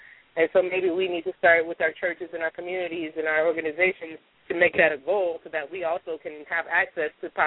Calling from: Los Angeles, California, United States; I'm calling from Los Angeles.

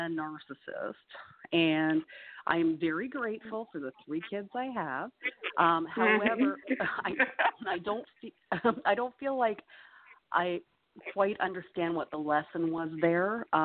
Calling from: Canada

